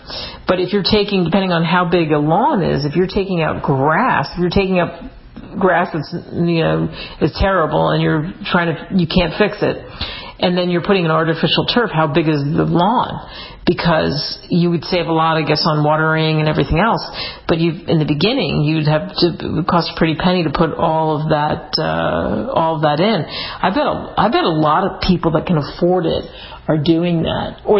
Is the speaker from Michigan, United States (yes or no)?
no; Cherry Hill, New Jersey, United States; I grew up in Cherry Hill, New Jersey.